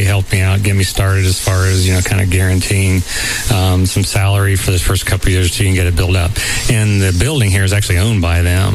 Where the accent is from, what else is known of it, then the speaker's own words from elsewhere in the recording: Dayton, Ohio, United States; I grew up in Dayton, Ohio, so I was really close by.